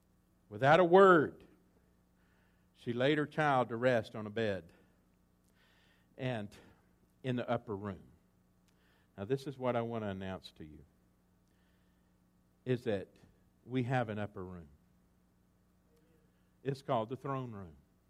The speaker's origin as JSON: {"language": "English", "region": "Texas", "country": "United States", "tie": "born or raised there", "said": "I grew up around that in East Texas."}